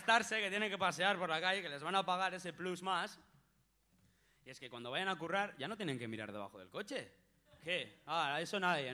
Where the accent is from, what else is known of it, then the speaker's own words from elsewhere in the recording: Urretxu, Basque Country, Spain; A ver, pues venimos de Urretxu Zumarra, igual no lo hemos dicho, no importa, del Valle Aquelao.